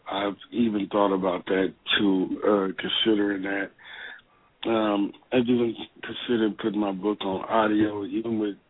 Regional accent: Sacramento, California, United States; I'm from Sacramento, so they really talking about the book.

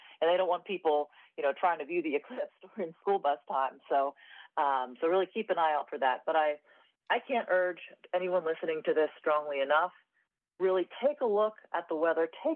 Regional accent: Pittsburgh, Pennsylvania, United States; I'm from Pittsburgh, actually.

